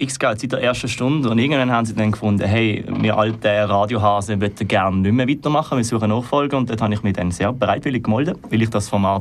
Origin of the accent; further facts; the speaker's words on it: Riehen, Basel-Stadt, Switzerland; Wir kommen beide eigentlich aus dem gleichen Ort. Es sind aber 2-4 Abteilungen dort. Wir kommen aus Riechen. Ja, das ist 20'000 Einwohner mit doch 4 Abteilungen.